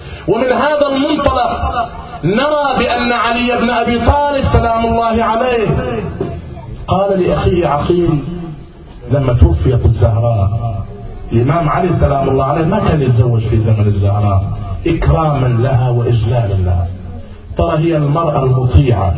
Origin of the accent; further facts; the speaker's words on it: Najaf, Najaf Governorate, Iraq; على ما أذكر وأنا صغير في النجف الأشرف ذكرها لنا خطيب المنبر الحسيني